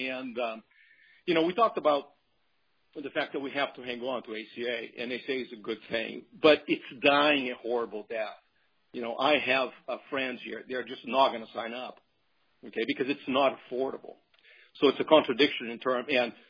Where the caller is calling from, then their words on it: Orlando, Florida, United States; I'm calling from Central Florida, the Orlando area